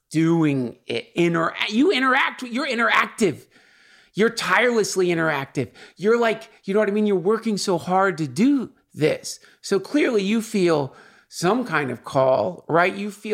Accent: St. Simons Island, Georgia, United States; I grew up in St. Simons Island, Georgia, or I spent my childhood there, and I go back there sometimes

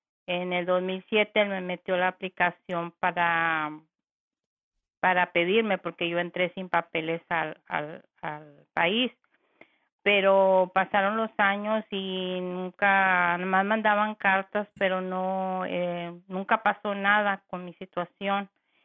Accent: Mexico; now in United States; yo soy mexicana, entré al país en enero del 2003.

